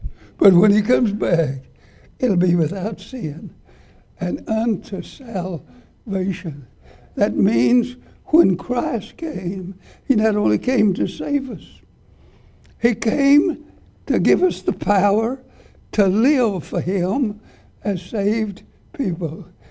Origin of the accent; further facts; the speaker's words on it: Arkansas, United States; also born or lived in Wewoka; It reminded me of how I grew up down in southern Arkansas. I was born in Wewoka, but Mom and Dad moved immediately down below Waldron.